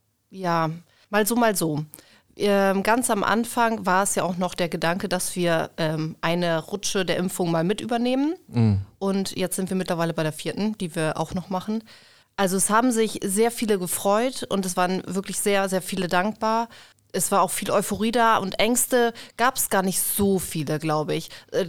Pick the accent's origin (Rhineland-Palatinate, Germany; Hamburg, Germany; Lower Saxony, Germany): Lower Saxony, Germany; Cloppenburg; now in Damme, Germany; Aus Kloppenburg.